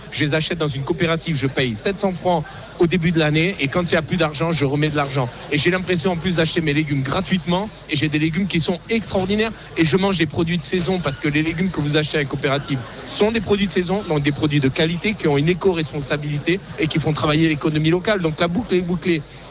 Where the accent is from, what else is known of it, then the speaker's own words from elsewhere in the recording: Vaud, Switzerland; Alors moi, je viens du canton de Vaud